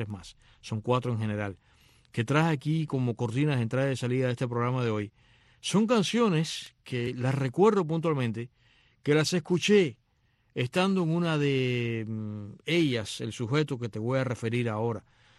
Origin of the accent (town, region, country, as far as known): Cuba